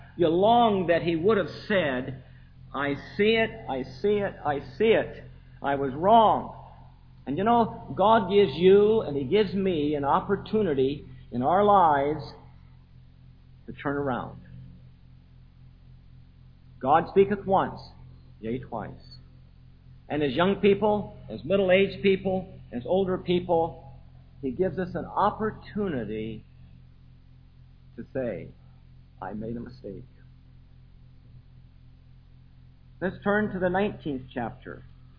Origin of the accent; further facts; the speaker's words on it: Colorado, United States; I'm not from this county. I'm from Jefferson County in Colorado.